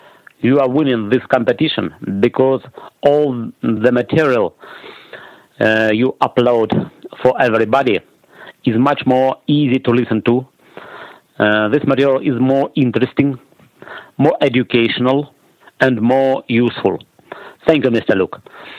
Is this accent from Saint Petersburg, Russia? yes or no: yes; Saint Petersburg, Russia; English is a second language; I'm from St. Petersburg, Russia.